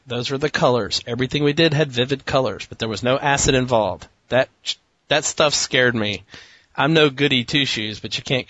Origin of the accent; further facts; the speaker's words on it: Atlanta, Georgia, United States; Audrey, you're from Atlanta like I am, and when we say we're from Atlanta, that means we're probably from 30 miles outside of Atlanta